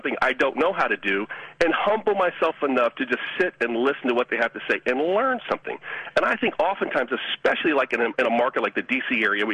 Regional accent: Bowie, Maryland, United States; I was from Bowie, Maryland, which is about 45 minutes away

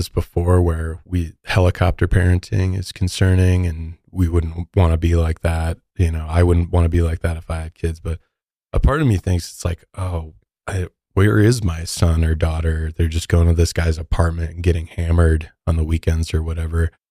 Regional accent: Midwest, United States; yeah, I'm from the Midwest.

